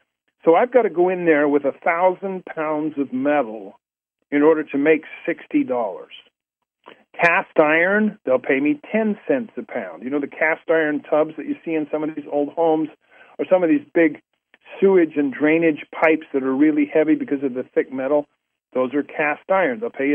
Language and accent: English; United States; I was embarrassed as an American that those are our best professional soccer players out there